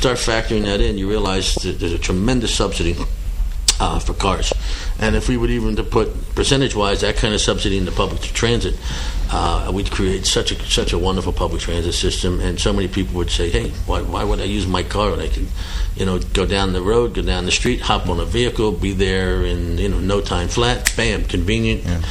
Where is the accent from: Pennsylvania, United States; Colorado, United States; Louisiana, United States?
Pennsylvania, United States; Philadelphia; I grew up back in Philadelphia, Pennsylvania, Jersey, the turnpike.